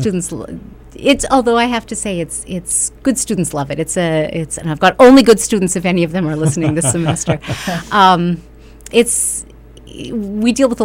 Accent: Canada; moved away as an adult; also born or lived in Dublin / Jerusalem / Chicago; Faraway Canada. Faraway cold Canada. Yeah, I'm from Canada.

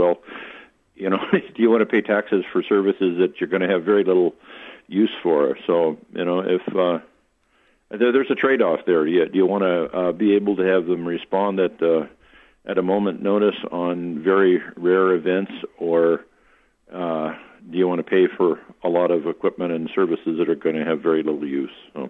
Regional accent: Anchorage, Alaska, United States; Well, my hometown is Anchorage, Alaska, so this would be entirely unremarkable up there

